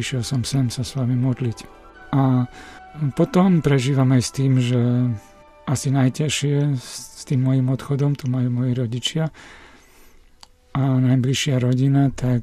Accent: Veľké Vozokany, Nitra Region, Slovakia; Z Veľkých Vozokan, na ktoré som hrdý a kde som ešte mohol byť včera chvíľu.

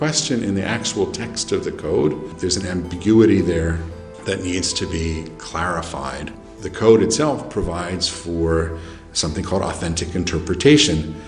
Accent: United States; I'm from the United States.

